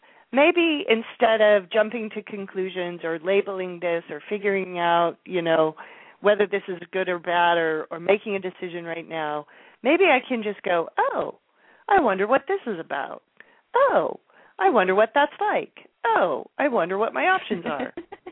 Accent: Midwest, United States; I mean, I grew up in the Midwest, and I think it's particularly prevalent in the Midwest.

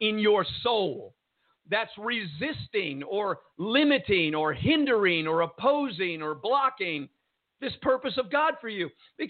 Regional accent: Jersey City, New Jersey, United States; born there; I was born in Jersey City, New Jersey.

